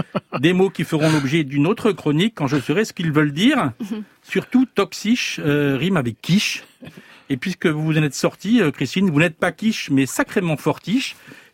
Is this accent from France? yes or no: yes; Brest, Brittany, France; born there; Moi aussi, je suis breton, né à Brest, dans le Léon, sous-préfecture du Finistère située au nord et préfecture maritime.